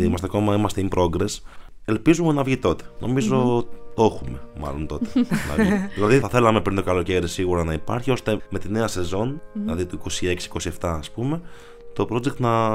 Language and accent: Greek; Agia, Thessaly, Greece; με τον τόπο μου εκεί, με τα χωριά μου εκεί στην επαρχία της Αγιάς, που είναι έτσι στη μέση είναι ο κάμπος και γύρω γύρω περικλείεται από βουνά.